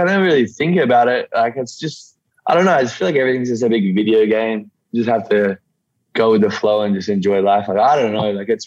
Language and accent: English; Yeppoon, Queensland, Australia; This small country coastal town called Yeppoon.